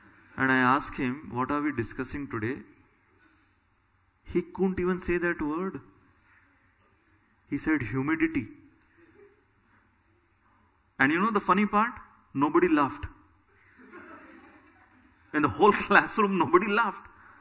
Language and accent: English; India; Now I'm coming from India. Never wore a dhoti in my life.